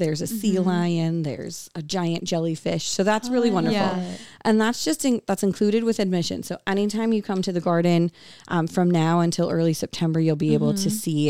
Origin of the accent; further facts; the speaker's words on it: Wisconsin, United States; I'm not from Green Bay, but I'm from just north of here. So Green Bay was always kind of felt like home.